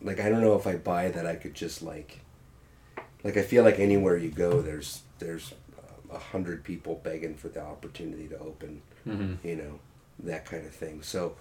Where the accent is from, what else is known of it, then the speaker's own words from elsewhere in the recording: Detroit, Michigan, United States; I played a show in Detroit. I'm from Detroit.